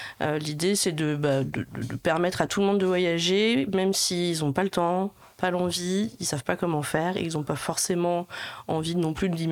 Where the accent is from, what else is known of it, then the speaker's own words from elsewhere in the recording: Le Havre, Normandy, France; J'ai grandi ici, je suis du Havre